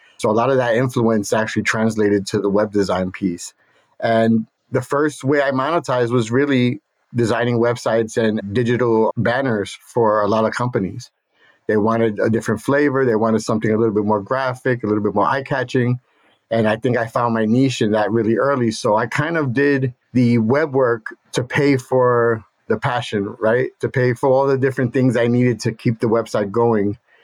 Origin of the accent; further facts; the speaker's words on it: Brooklyn, New York, United States; I grew up in East New York, Brooklyn, one of the roughest neighborhoods in New York at the time.